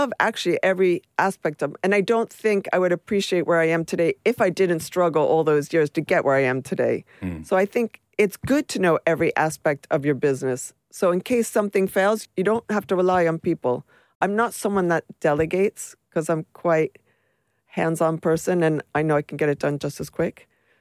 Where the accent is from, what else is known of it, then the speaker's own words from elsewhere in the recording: United States; now in London, United Kingdom; And I remember being American living in London